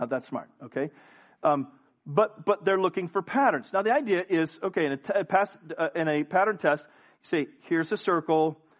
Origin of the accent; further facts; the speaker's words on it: United States; By the mercy of God, I'm an American. I could have been born in Venezuela or North Korea.